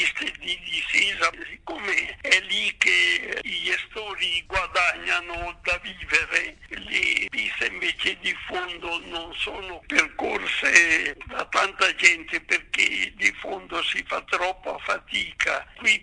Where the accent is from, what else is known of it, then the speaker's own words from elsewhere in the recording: Trentino-Alto Adige, Italy; E poi io sono dalla Val di Fiemme e per noi il fondo è lo sport preferito.